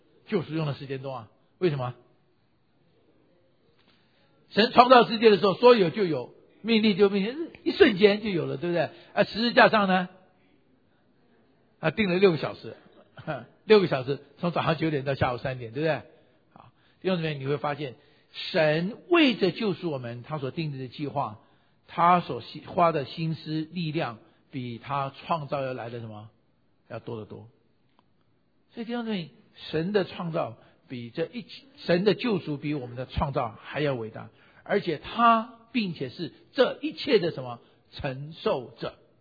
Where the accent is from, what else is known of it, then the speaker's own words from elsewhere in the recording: China; 因为我毕竟我们是中国人嘛